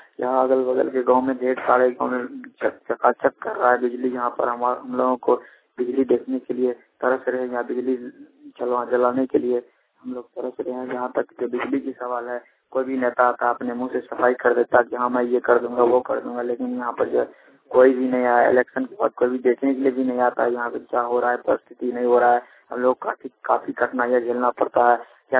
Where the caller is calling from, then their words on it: Pipra, Bihar, India; Ward number 10, घर के सामने का पोस्ट, चिलनिया थाना पिपरा, जिला सुपौल से।